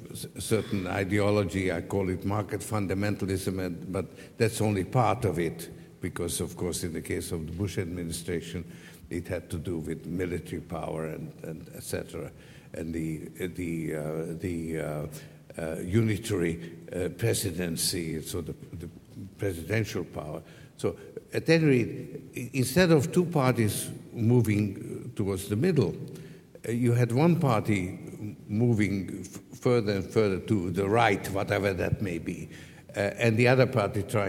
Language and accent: English; Hungary; now in United States; I came from Hungary